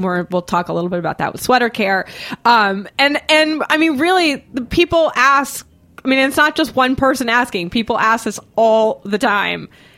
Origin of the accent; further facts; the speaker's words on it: Boston, Massachusetts, United States; I grew up in Boston. I went to schools where hockey was a big deal.